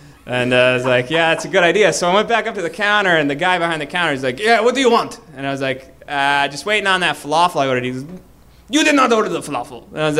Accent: Boston, Massachusetts, United States; I'm from Boston.

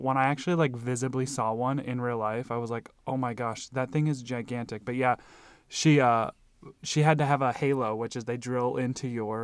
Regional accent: Nebraska, United States; now in Illinois, United States; In my life, growing up in Nebraska, like, our country roads were gravel. Like, they weren't even paved, which is something that I thought was normal until I moved to Illinois, where all the country roads have asphalt.

